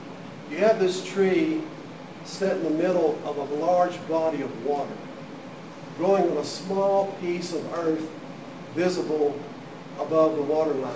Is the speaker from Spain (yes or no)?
no; Sweetwater, United States; A while back, I I went to my hometown, a small town, Sweetwater, most of you know where that is.